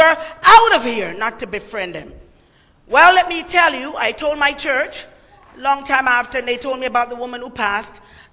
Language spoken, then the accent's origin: English; Jamaica; since I'm Jamaican